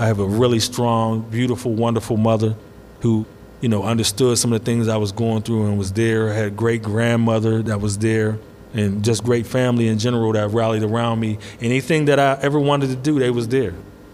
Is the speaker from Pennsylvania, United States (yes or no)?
yes; Braddock, Pennsylvania, United States; I was born and raised in Braddock, Pennsylvania. My childhood was decent. When I came up in Braddock, it was just starting to go downhill.